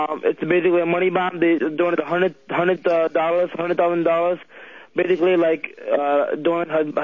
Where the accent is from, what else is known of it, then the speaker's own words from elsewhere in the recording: India; now in United States; I'm from India.